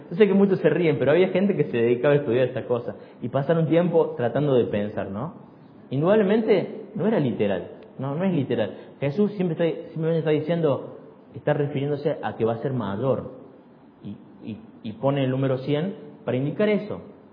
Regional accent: Argentina; uno de los más claros ejemplos que hemos vivido como argentinos fue en el 2001.

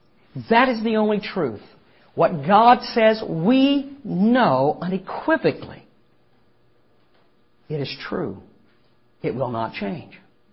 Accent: Ohio, United States; Needless to say, I was raised in Ohio, or for those who are more grammatically want to see correctness, reared in Ohio.

